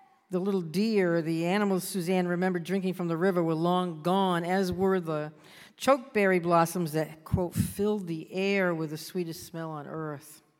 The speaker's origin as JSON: {"language": "English", "region": "Maine", "country": "United States", "tie": "born or raised there", "said": "I'm the luckiest person in the world to be governor of my home state, a state I love so much"}